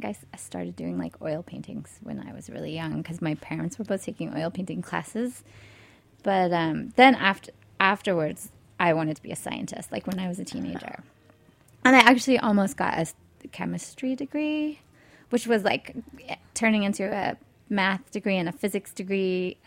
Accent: San Diego, California, United States; I grew up in San Diego, California.

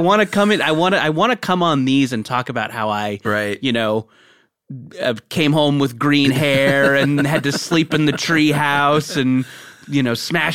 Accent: California, United States; also born or lived in Beaumont, Texas; Yeah, I mean, I was born in Beaumont, Texas, but we moved to Orange County, California when I was like three. So uh-huh. I kind of consider that to be where I was born and raised.

